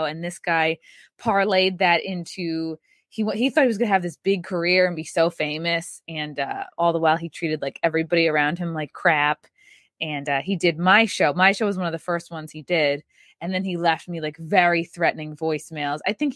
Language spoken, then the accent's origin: English; New York, United States; Born and raised on Long Island, which is why I had a little bit of empathy for the bagel boss.